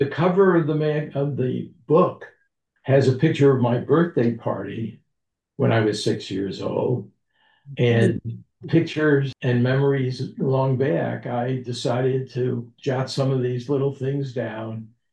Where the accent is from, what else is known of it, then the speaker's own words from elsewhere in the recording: Rochester, New York, United States; when I was a child of 6 years old growing up in Rochester, New York, and it was Christmas time. And of course, we did not celebrate Christmas at our home. We celebrated Hanukkah.